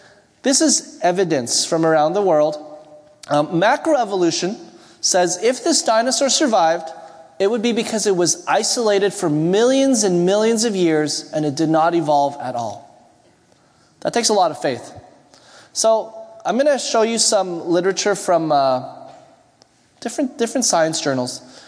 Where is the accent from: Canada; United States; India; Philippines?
Canada; Sorry, I'm Canadian.